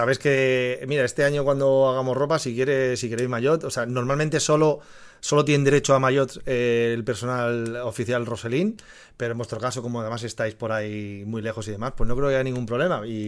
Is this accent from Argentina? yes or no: no; Torrejón de Velasco, Community of Madrid, Spain; aquí en mi pueblo, en Torrejón de Velasco